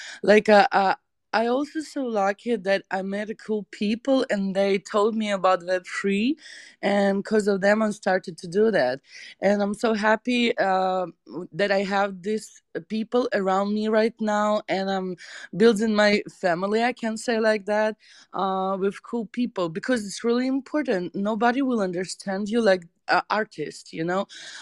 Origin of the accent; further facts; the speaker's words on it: Russia; We're both from Russia, but you guys don't know this story